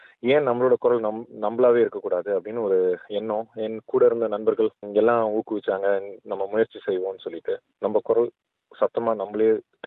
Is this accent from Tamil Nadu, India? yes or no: yes; Chennai, Tamil Nadu, India; moved away as an adult; now in Australia; நான் சென்னையில பிறந்து வளர்ந்தேன். இங்க மேல் படிப்புக்காக, மாஸ்டர்ஸ் டிகிரி படிக்கிறதுக்காக ஸ்வின்பர்ன் யூனிவர்சிட்டியில 1999 இங்க ஆஸ்திரேலியா வந்தேன்.